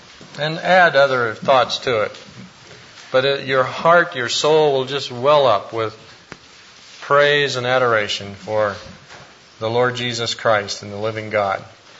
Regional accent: Illinois, United States; Nancy's from Pittsburgh, I'm from Illinois.

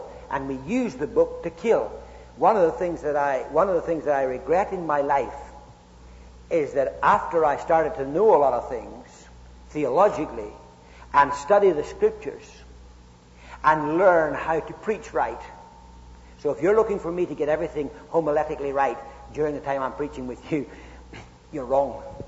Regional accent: Ireland; if you go over to where I was brought up in Ireland, you can walk along on Sunday morning

